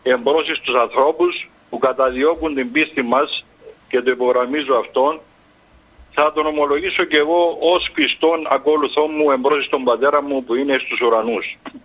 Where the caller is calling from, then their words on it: Limassol, Limassol District, Cyprus; από Λεμεσόνο, 68 χρόνος.